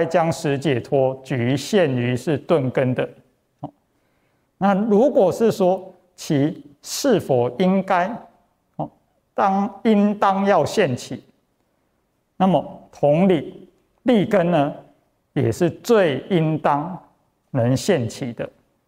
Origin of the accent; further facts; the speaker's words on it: Taiwan; 就像说我是台湾人